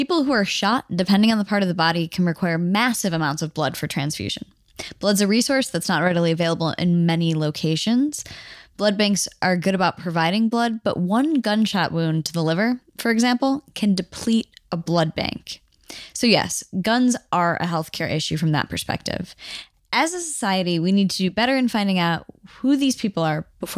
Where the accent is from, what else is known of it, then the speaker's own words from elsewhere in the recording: Cleveland, Ohio, United States; But we're both from Cleveland, so I think I can pull it off.